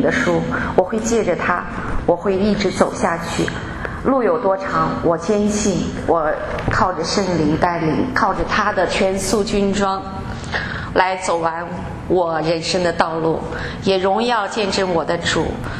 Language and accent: Chinese; China; 要回到我的家乡，回到中国。